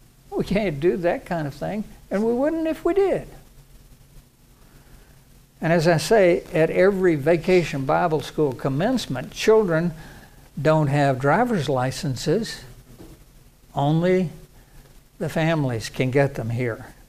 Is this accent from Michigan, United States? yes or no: no; Virginia, United States; I know of one church in my home state of Virginia that bragged that they had 52 buses going all over everywhere